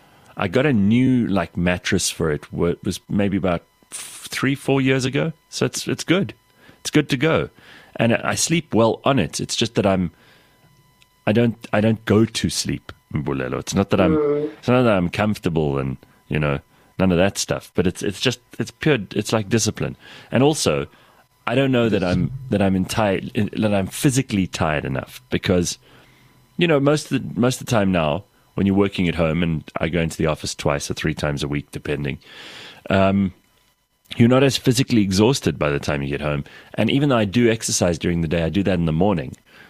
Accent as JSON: {"language": "English", "country": "South Africa", "said": "Sometimes they're good things and they make you feel good about being South African. Sometimes they're bad things and they make you wonder if it is a good thing to be a South African."}